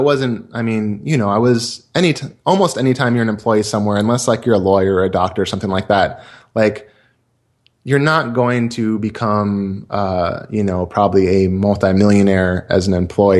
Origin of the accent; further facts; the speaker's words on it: California, United States; now in Washington, United States; And, little background, I grew up in the Bay Area and moved to Washington State.